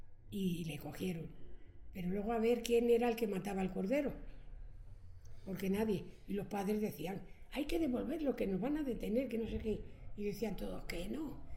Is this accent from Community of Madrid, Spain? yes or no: yes; Madrid, Community of Madrid, Spain; Vamos, que yo soy madrileña de pura cepa. Y entonces se casaron y se vinieron aquí. Y yo nací ahí en la Glorieta de la Beata.